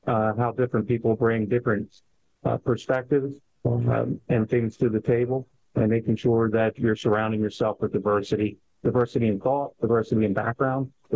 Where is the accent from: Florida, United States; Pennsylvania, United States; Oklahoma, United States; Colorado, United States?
Pennsylvania, United States; Philadelphia; also born or lived in Delaware County; I grew up in Philadelphia, and then later in life, through grade school in the Delaware County, which is the suburbs of Philadelphia. I'm the oldest of four.